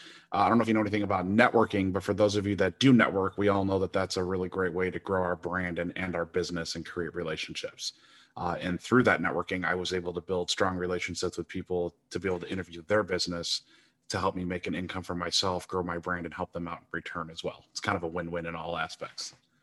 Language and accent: English; Detroit, Michigan, United States; now in St. Louis, United States; I've never been in New York City. I'm actually from Detroit. I live in St. Louis, Missouri.